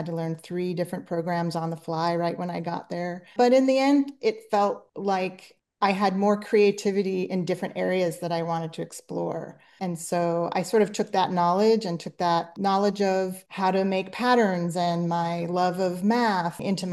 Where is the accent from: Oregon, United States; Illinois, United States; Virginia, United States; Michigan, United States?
Oregon, United States; Portland; And then from there, I got myself to Nike because I was from Portland and I wanted to move back to Portland.